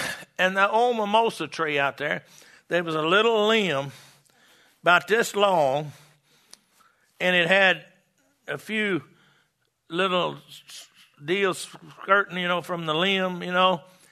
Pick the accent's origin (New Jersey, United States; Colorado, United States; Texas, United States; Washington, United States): Texas, United States; Farmersville; born there; My dad was pastor of Farmersville First Assembly of God Church in Farmersville, Texas. And I was born that Sunday morning, September 3rd, 1939, at 7 o'clock in the morning.